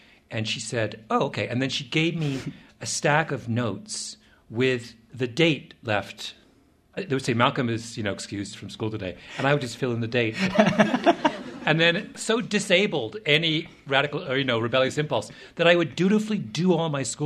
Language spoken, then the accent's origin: English; Ontario, Canada; We grew up in Mennonite country in southern Ontario.